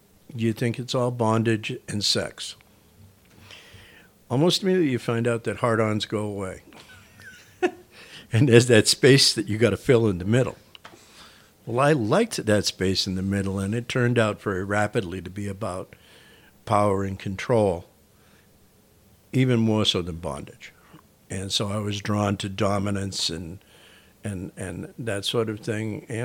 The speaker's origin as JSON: {"language": "English", "town": "Boston", "region": "Massachusetts", "country": "United States", "tie": "born or raised there", "moved": "as an adult", "lives_now": "San Francisco, United States", "said": "I was born in the Boston area, spent 40 years there."}